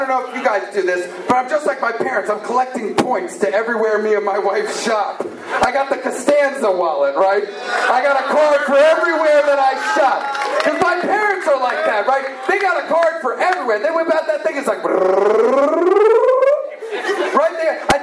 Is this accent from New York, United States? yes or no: no; Pennsylvania, United States; I grew up outside of Philadelphia. My parents are originally from Bronx and Yonkers, okay?